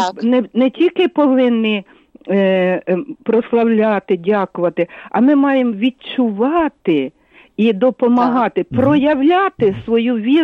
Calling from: Lviv, Lviv Oblast, Ukraine; з Львова.

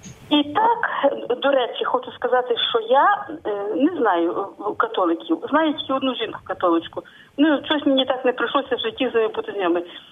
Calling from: Rivne, Rivne Oblast, Ukraine; Я з Рівного.

